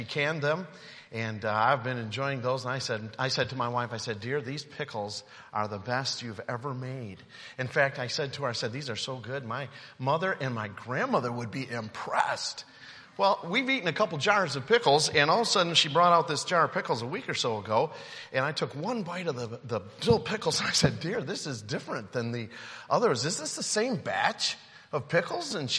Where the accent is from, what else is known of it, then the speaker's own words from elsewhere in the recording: Alto, Michigan, United States; And I come from a small town called Alto, not far from Caledonia. Anybody heard of Alto?